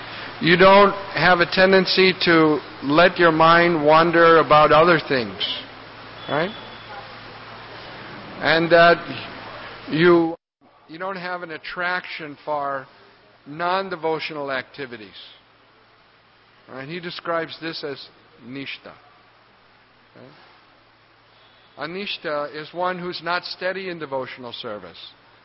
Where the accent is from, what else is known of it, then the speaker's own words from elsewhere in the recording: St. Louis, Missouri, United States; He closed Cleveland, he closed St. Louis, and I was from St. Louis.